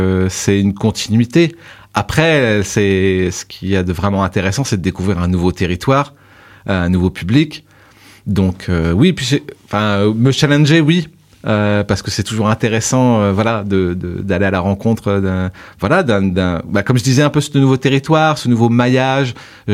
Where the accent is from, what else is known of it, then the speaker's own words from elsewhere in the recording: Trappes, Île-de-France, France; Moi, c'est vrai que je viens de Trappes dans les Yvelines